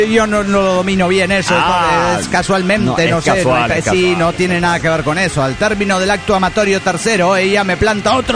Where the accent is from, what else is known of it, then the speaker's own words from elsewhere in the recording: Peru; now in Tampa, United States; No es que Florida y Tampa hayan trasladado al Perú, sino que … que resido en Tampa, Florida, ahora vine a mi tierra natal.